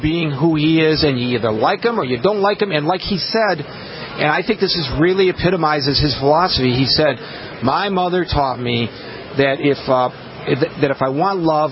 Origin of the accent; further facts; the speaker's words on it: Michigan, United States; I'm from Michigan, and I was unaware that he had done those things.